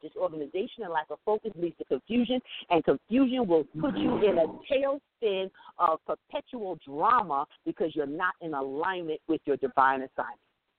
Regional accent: Jamaica; I'm West Indian. I'm from Jamaica.

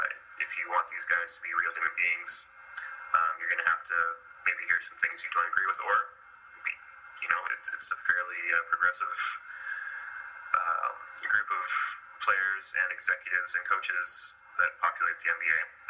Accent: Canada; I say you guys because I am Canadian, God bless Canada

